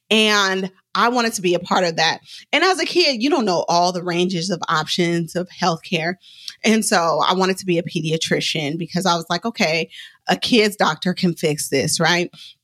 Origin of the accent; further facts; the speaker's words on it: Oakland, California, United States; I'm from West Oakland. I've lived a life